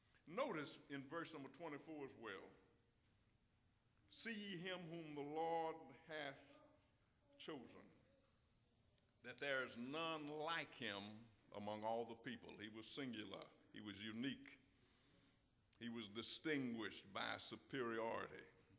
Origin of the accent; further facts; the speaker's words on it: Mississippi, United States; And as much as I love Mississippi, you won't find it in my home state either.